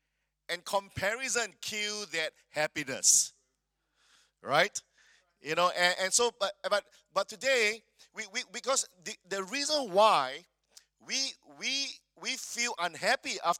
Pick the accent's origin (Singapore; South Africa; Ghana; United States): Singapore; English is a second language; then so I come from Singapore, and this is another picture